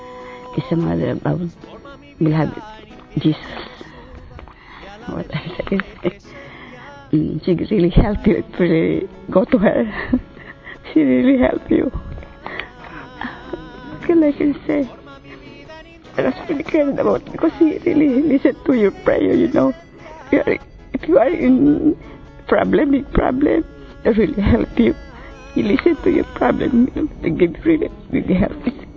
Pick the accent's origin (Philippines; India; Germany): Philippines; I come from the Philippines.